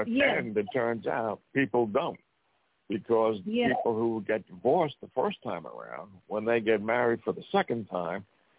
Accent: Montana, United States

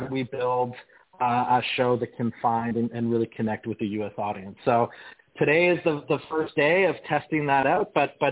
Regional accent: Canada; You know, as a Canadian producer, this is really something we dream about

